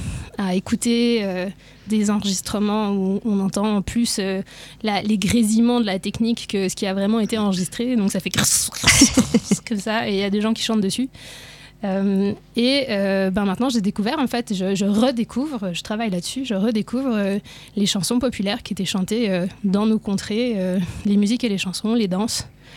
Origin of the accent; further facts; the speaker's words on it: Geneva, Switzerland; comme j'ai grandi à Genève dans un milieu quand même très urbain